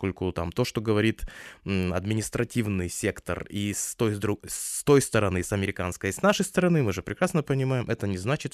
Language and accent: Russian; Donetsk Oblast, Ukraine; also born or lived in Kharkiv; Да, это в Харькове просто учился, я долго жил, сам я родом из Донецкой области.